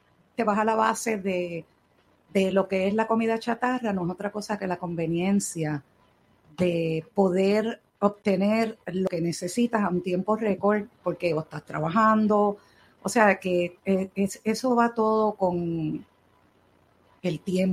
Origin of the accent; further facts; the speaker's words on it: Corozal, Puerto Rico; Yo soy de Corozal.